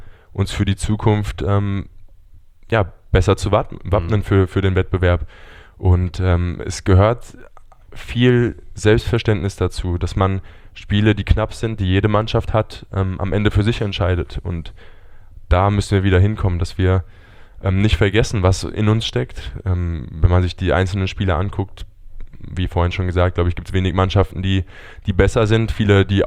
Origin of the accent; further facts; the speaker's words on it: Eltville-Erbach, Hesse, Germany; Ja, genau. Eltville-Erbach.